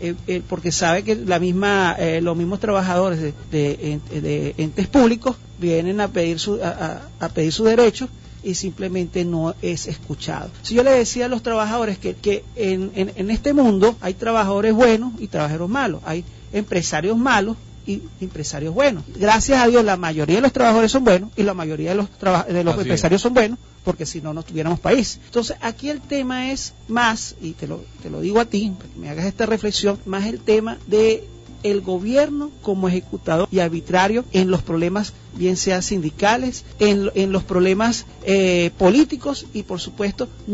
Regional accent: Venezuela; como venezolano a pie, vemos un problema bien grave, bien grave.

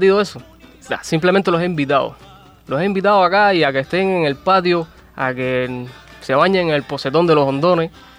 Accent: Santa Clara, Villa Clara, Cuba; yo no soy de aquí, yo soy de allá de Santa Clara

